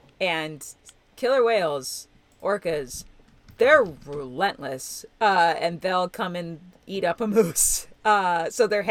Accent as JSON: {"language": "English", "town": "Elmhurst", "region": "Illinois", "country": "United States", "said": "Oh, yeah, I'm from Elmhurst."}